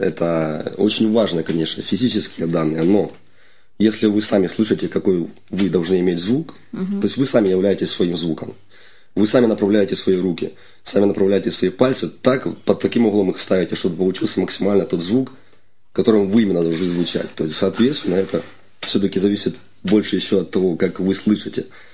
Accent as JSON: {"language": "Russian", "town": "Kramatorsk", "region": "Donetsk Oblast", "country": "Ukraine", "tie": "born or raised there", "said": "Я родом из Краматорска. В дальнейшем я переехал в Донецк учиться в музыкальном училище, впоследствии консерватории."}